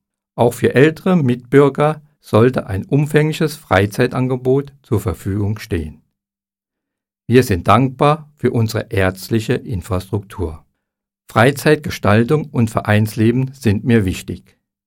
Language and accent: German; Saarbrücken, Saarland, Germany; born there; now in Kottenheim, Germany; ich bin 56 Jahre alt, verheiratet und Vater von 2 erwachsenen Kindern. Geboren wurde ich in Saarbrücken und fühle mich seit mehr als 20 Jahren in Kottenheim zu Hause.